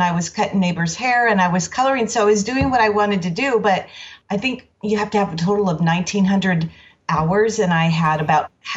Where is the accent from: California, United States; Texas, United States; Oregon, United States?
California, United States; La Mirada; Oh, I grew up in La Mirada.